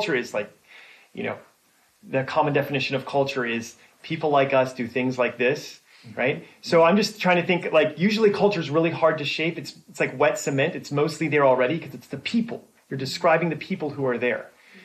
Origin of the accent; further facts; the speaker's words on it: Torrance, California, United States; I'm from Torrance, California, and we also have a flag.